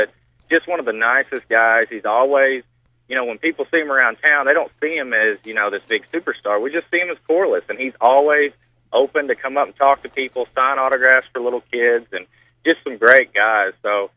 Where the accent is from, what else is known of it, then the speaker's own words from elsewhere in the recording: Russellville, United States; especially growing up in Russellville